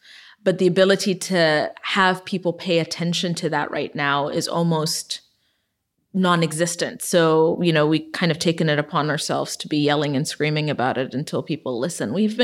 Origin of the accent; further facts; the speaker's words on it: Ethiopia; I was born and raised in Ethiopia, but I was raised during the 1980s famine.